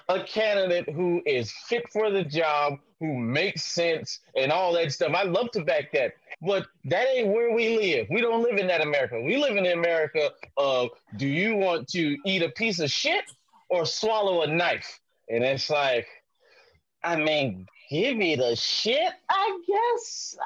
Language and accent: English; Detroit, Michigan, United States; Hey, I'm originally from Detroit. That's Canada adjacent, so I'll bounce.